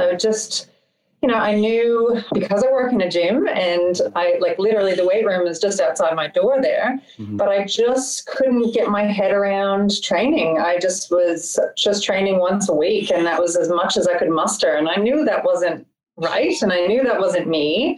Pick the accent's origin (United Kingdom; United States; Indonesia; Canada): Canada; moved away as an adult; now in Sydney, Australia; I'm 43 years old. I'm originally from Canada. I moved to Australia about 14 years ago. I lived in a rural central west of New South Wales called Dubbo for a few years. And then I've been in Sydney for the past 11 years since then.